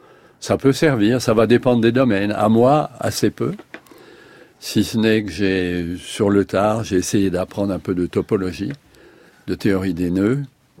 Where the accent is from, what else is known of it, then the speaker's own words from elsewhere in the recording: Strasbourg, Grand Est, France; Je viens de Strasbourg.